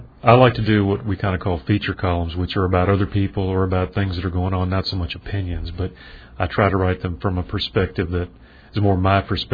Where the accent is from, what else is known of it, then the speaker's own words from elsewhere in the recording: Richmond, Virginia, United States; because I grew up in Richmond.